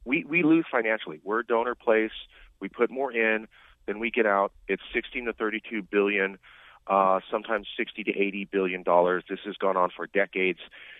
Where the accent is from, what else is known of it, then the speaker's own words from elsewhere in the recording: Fresno, California, United States; You know, I'm from Fresno, right? It's conservative.